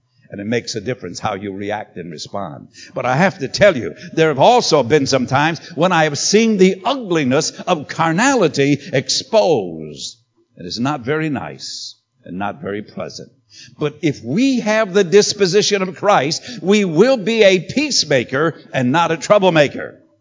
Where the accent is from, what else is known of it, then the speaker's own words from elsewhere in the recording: Endicott, New York, United States; When the mafia decided to bring all of their world leaders together, they met in my hometown in Endicott, New York. They came and met in my hometown